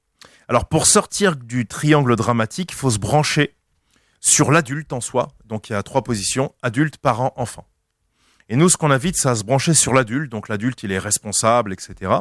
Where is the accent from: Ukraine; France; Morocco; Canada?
France; je suis Français, je peux cracher sur les Français.